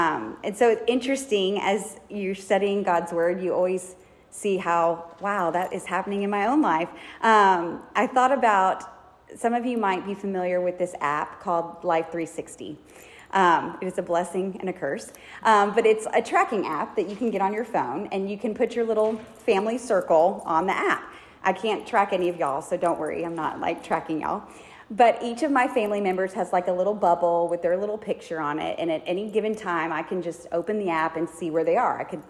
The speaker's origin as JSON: {"language": "English", "town": "Dallas", "region": "Texas", "country": "United States", "tie": "born or raised there", "said": "And I grew up in Dallas. All my little mommy friends were in Dallas."}